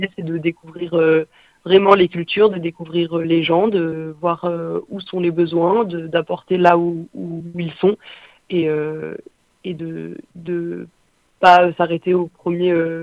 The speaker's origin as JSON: {"language": "French", "town": "Périgueux", "region": "Nouvelle-Aquitaine", "country": "France", "said": "une exposition à la fois locale dans la région de Périgueux d'où on vient"}